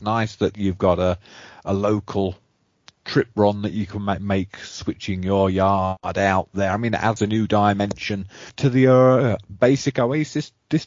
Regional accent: England, United Kingdom; and I'm English, and I'm being affected by this

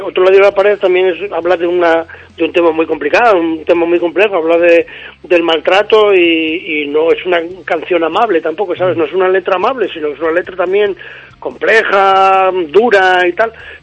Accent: Avilés, Asturias, Spain; Nosotros somos de Avilés, que bueno, ahora mismo es un cementerio industrial

